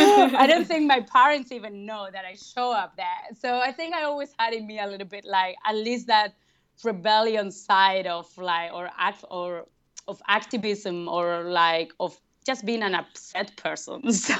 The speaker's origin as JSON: {"language": "English", "region": "Basque Country", "country": "Spain", "tie": "born or raised there", "second_language": "English", "said": "I come from a pretty small place in the north of Spain. I come from the Basque Country."}